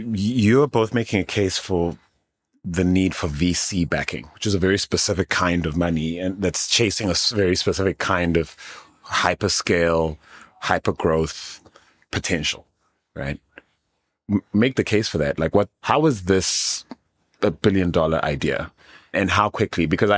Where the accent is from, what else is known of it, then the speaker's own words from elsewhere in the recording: Zimbabwe; I'm from Zimbabwe. I totally get this. Like, we bring in those Japanese vehicles.